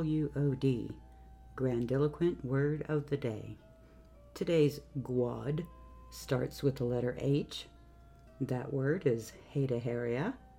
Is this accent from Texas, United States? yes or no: yes; Texas, United States; accent: Texas; Adding consarnet to you whelps in my Texas accent is super powerful and means you're in trouble.